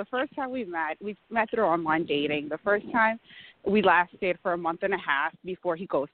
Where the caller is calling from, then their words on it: Valley Stream, New York, United States; Yeah, correct, Valley Stream.